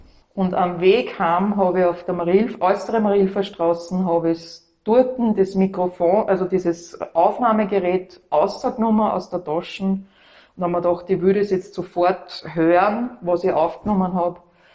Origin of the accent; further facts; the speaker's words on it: Upper Austria, Austria; now in Vienna, Austria; Und als Wienerin, also Oberösterreicherin, die zugewandert ist, interessiert man sich natürlich speziell für seine Stadt